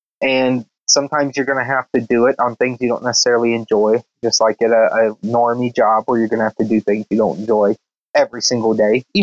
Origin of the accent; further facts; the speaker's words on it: Cincinnati, Ohio, United States; the oldies station here when I was growing up in Cincinnati as a little kid played like doo-wop